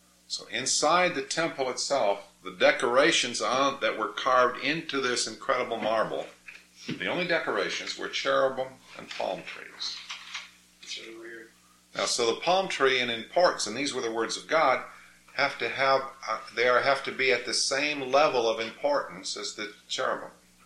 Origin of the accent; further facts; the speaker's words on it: Scottsdale, Arizona, United States; When I was growing up in Arizona, what's now Scottsdale, Arizona